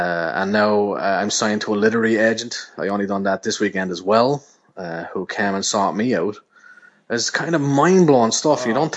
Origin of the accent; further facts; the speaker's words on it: Wexford, Leinster, Ireland; I'm 36 years old. I have my own family. I have my own life. I'm, you know, a supposed man in the world. I giggled like a schoolgirl from my hometown in Wexford